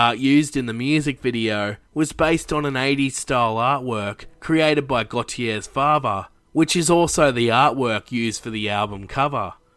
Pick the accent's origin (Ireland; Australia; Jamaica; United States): Australia; As an Australian myself